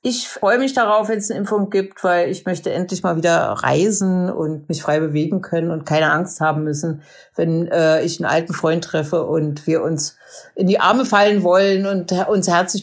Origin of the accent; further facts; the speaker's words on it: eastern Germany, Germany; Ich bin aus dem Osten und ich habe auch noch eine Stasi-Vergangenheit.